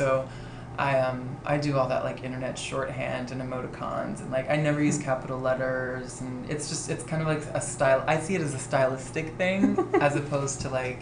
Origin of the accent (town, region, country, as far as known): Texas, United States; also born or lived in Canada